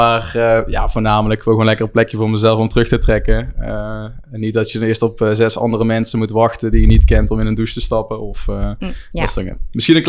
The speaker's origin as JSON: {"language": "Dutch", "town": "Schijndel", "region": "North Brabant", "country": "Netherlands", "tie": "born or raised there", "also_born_or_lived": "'s-Hertogenbosch", "said": "ben geboren in Den Bosch. Alleen eigenlijk, mijn ouders komen wel uit die buurt. Mijn moeder komt uit Schijndel. Dus eigenlijk zijn we gewoon logischweg daar gaan wonen. En sindsdien eigenlijk altijd opgegroeid geweest. Het is voor deze kant van Brabant een beetje een gehucht."}